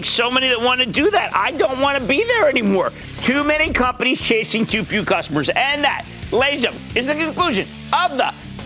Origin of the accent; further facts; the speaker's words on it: New Jersey, United States; Let's go to Steve, my home state of New Jersey.